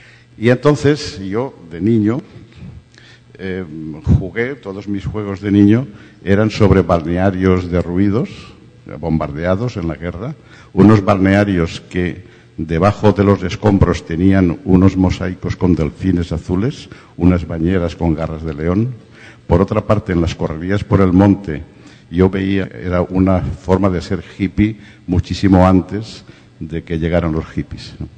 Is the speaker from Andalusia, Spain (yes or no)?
no; Valencia, Valencian Community, Spain; moved away as an adult; now in Madrid, Spain; me fui a Madrid huyendo de Valencia porque todos mis amigos de la universidad querían ser notarios y registradores